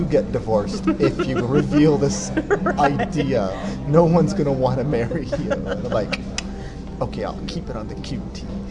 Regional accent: Windsor, Ontario, Canada; now in Toronto, Canada; I got this idea that I want to try to get from Toronto to my hometown of Windsor.

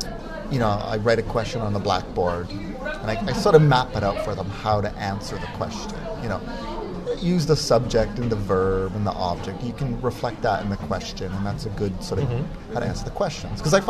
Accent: Montreal, Quebec, Canada; I grew up in Montreal, and you know, for fun, my mother would just send us out to the street

